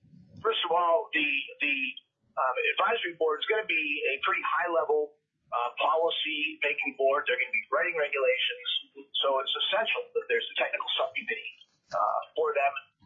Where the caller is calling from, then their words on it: Bethel, Alaska, United States; I'm calling from Bethel.